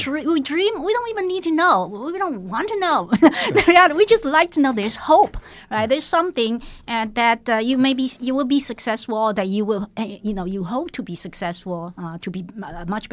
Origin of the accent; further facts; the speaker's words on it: Taiwan; I was born and raised in Taiwan, but my parents actually were born and raised in China.